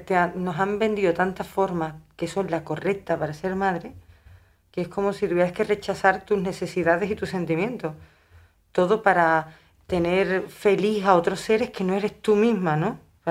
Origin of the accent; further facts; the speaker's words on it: Écija, Andalusia, Spain; que está en mi pueblo, en Écija